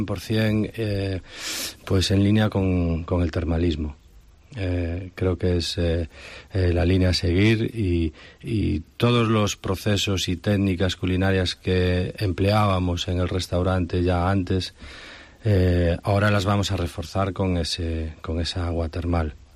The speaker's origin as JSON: {"language": "Spanish", "town": "Ourense", "region": "Galicia", "country": "Spain", "tie": "born or raised there", "said": "el restaurante de tu ciudad, donde naciste, donde ibas a la droguería a comprar pues los recaos que te mandaban tus padres, pues ahora tienes el restaurante allí y ver que eso funciona y ver que la gente de Orense pues está orgullosa"}